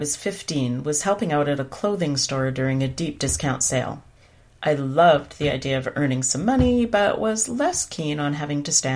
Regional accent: Edmonton, Alberta, Canada; a big event that's happening here in my hometown of Edmonton this week

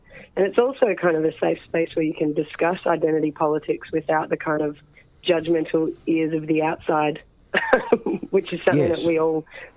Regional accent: Sydney, New South Wales, Australia; I'm from Sydney, not Melbourne

